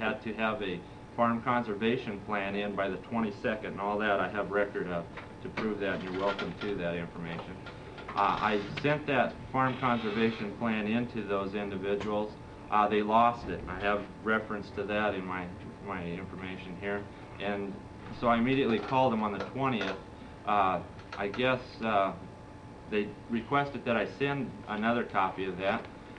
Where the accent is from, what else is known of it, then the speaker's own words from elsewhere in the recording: Gustavus, Alaska, United States; I'm from Gustavus.